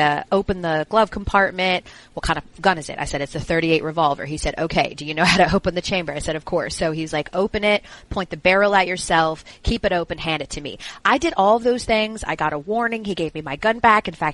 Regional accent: Georgia, United States; I am from Georgia, so almost every major street is either named by a black dignitary or a Confederate soldier or general.

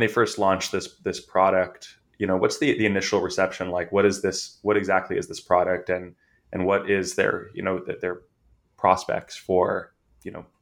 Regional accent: California, United States; I'm from California and I also know about the Bay Area in general.

